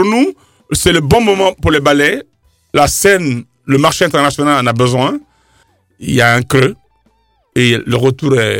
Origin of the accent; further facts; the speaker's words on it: Guinea; mon pays, Guinée, est numéro 1 en spectacle live